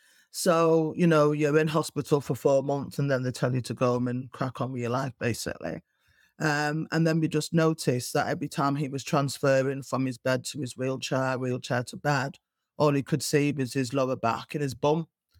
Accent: Manchester, North West England, United Kingdom; So, and obviously I'm from Manchester.

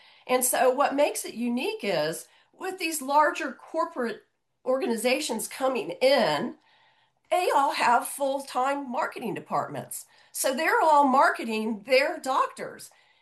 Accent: Tampa, Florida, United States; So interestingly, I'm from Tampa

